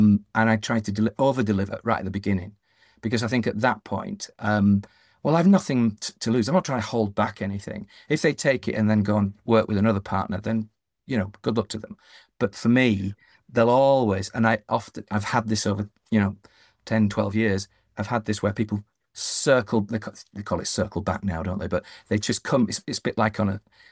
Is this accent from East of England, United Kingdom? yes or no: no; Yorkshire and the Humber, United Kingdom; I'm a Yorkshireman, Scottish mother